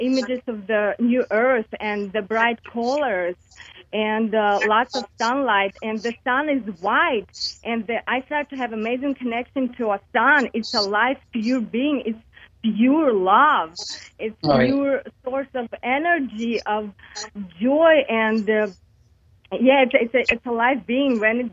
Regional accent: Kyrgyzstan; now in United States; I'm calling from Minnesota, in a rural town. I'm originally from Kyrgyzstan, and I've been traveling quite a bit too

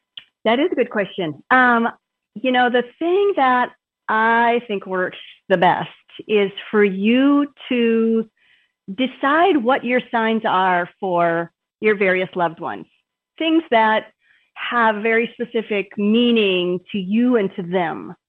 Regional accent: Minnesota, United States; also born or lived in Boston, United States; Prior to that, I'd been in the Boston area for about 25 years, and then moved around and, but I grew up here in Minnesota.

